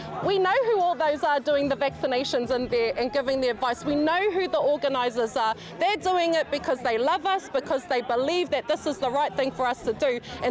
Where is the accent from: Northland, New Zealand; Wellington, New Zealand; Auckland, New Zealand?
Northland, New Zealand; Moerewa; This is my hometown of Moerewa. I lived just over there when I was growing up.